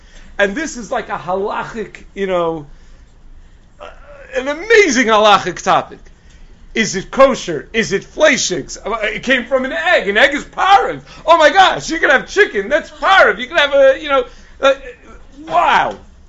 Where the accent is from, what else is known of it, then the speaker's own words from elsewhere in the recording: Lawrence, United States; I grew up in Lawrence.